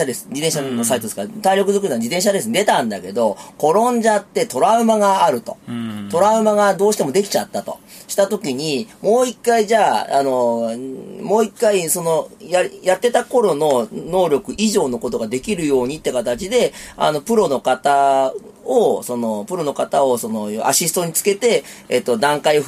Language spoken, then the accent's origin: Japanese; Nagoya, Aichi, Japan; まあ、ある程度東京、まあ、私名古屋ですけど